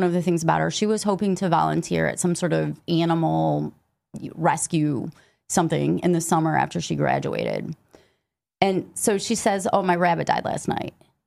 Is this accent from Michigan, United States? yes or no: yes; Michigan, United States; Canada's just literally, we're from Michigan. It's just like right